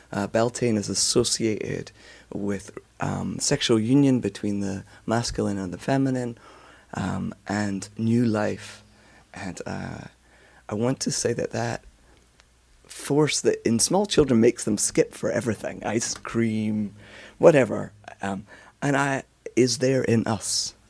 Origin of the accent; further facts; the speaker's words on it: Scotland, United Kingdom; me listening to this as a Scot knows that she is a shapeshifter.